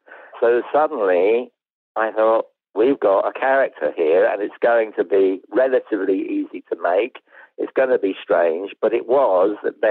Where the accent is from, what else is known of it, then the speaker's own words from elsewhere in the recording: England, United Kingdom; because I'm English